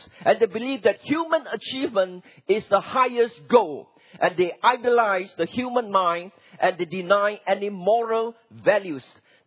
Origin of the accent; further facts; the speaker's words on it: Singapore; I come from Singapore